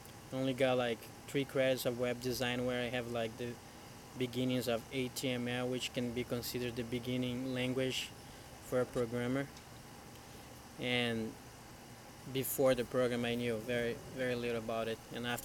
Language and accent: Spanish; Brazil; Spanish is a second language; now in Minneapolis, United States; soy de Brasil y vivo en Minneapolis cerca de así como 7 años.